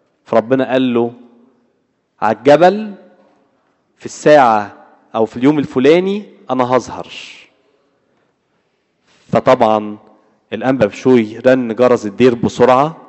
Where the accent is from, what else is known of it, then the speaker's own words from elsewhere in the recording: Egypt; من النجمة زي ما بيقولوا كده عندنا في مصر، من النجمة، من بدري